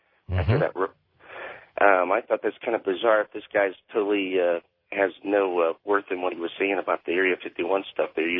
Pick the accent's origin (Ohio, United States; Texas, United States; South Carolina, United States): Ohio, United States; Columbus; I'm from Columbus, Ohio.